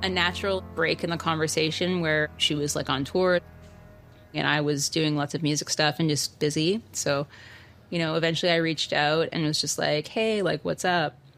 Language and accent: English; Edmonton, Alberta, Canada; I grew up in Edmonton, Alberta, partially in a group home.